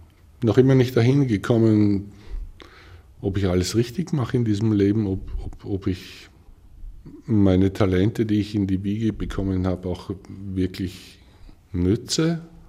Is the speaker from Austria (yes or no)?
yes; Salzkammergut, Austria; ich komme aus dem Salzkammer, gut, das hat natürlich auch eine gewisse Tradition und ein Lebensgefühl, was man da mitkriegt.